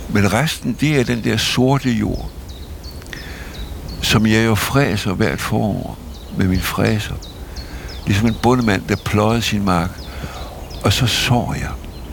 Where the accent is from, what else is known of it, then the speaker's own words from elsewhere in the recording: Region of Southern Denmark, Denmark; accent: South Jutlandic; Ja, jeg snakkede sønderjysk. Det var jeg voksen op nede i Sønderjylland.